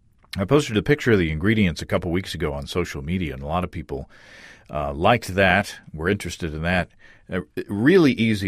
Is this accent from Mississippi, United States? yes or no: no; Arkansas, United States; not only follows the history of brewing in my home state, which is deeper than I realized